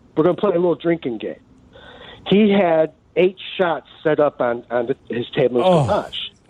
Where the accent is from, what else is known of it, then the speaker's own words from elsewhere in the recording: Chicago, Illinois, United States; Well, I grew up in Chicago. I raised in Albany Park.